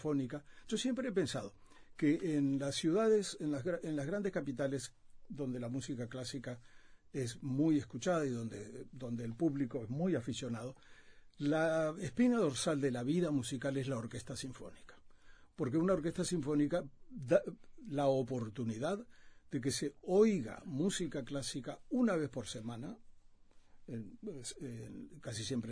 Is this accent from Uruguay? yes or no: yes; Uruguay; now in United States; A mí me preguntan cuando se enteran de que soy uruguayo en Estados Unidos